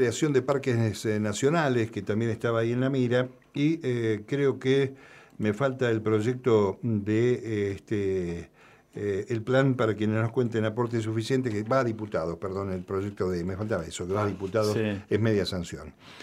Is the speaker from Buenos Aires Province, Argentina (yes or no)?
yes; Buenos Aires Province, Argentina; Que como bonaerense y como hombre del conurbano